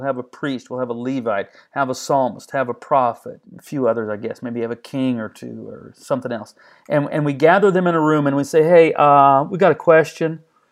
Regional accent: United States; but I don't like that because I'm an American and I believe in redemptive violence.

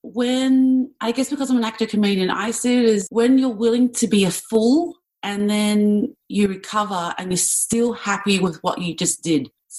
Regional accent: Australia; I am Vietnamese Australian. My mother came to Australia by boat after the Vietnam War. So born and bred here in Australia.

